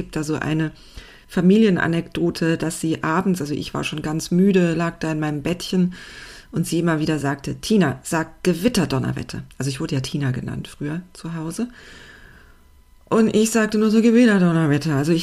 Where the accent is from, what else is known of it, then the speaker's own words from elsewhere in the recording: Speyer, Rhineland-Palatinate, Germany; also born or lived in Heidelberg; und ich kann ja kein Pfälzisch. Ich bin zwar in Speyer aufgewachsen, also Speyer am Rhein, aber in Heidelberg geboren, die ersten Lebensjahre in Heidelberg verbracht von meinen beiden Germanisteneltern.